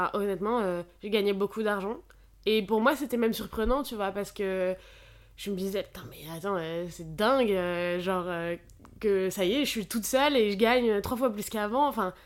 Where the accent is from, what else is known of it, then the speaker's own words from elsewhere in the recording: Auvergne-Rhône-Alpes, France; also born or lived in Paris; now in Brussels, Belgium; Alors, moi, de base, je viens d'Isère, genre des montagnes, plus ou moins. Et j'avais pas spécialement envie d'y rentrer.